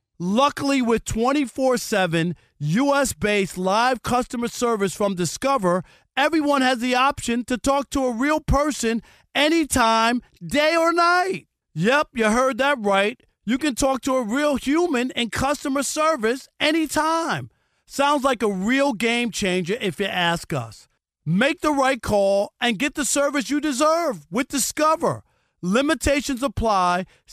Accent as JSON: {"language": "English", "town": "New York City", "region": "New York", "country": "United States", "tie": "born or raised there", "said": "No, and also you got to get my background growing up in New York City."}